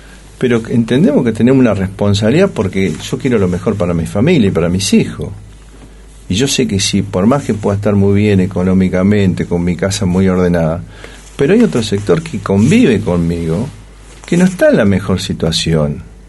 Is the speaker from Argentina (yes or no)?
yes; Argentina